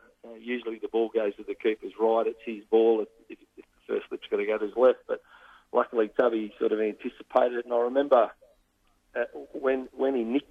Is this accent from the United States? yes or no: no; Newcastle, New South Wales, Australia; I grew up in Newcastle, New South Wales, a couple of hours north